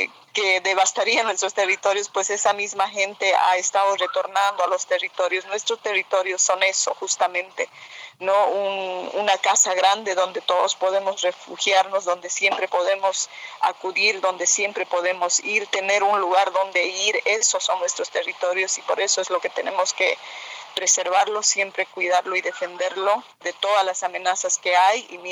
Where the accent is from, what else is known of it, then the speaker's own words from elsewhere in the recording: San José de Uchupiamonas, La Paz, Bolivia; en mi comunidad, por ejemplo, en mi pueblo San José de Uchipianmonas.